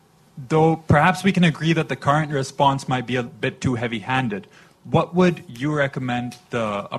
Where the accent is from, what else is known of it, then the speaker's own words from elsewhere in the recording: India; English is a second language; I'm a recent graduate of the Fletcher School of Law and Diplomacy up in Boston, and I'm an Indian citizen.